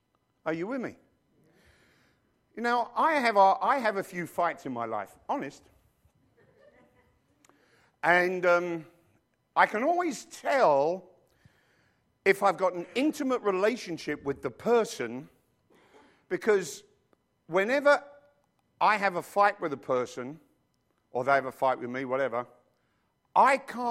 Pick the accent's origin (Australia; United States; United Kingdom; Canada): United Kingdom; London; born there; it doesn't matter that I was born in Neasden, London. It doesn't matter that I came from 155 Tamford Avenue, Neasden, London, Northwest 27SR.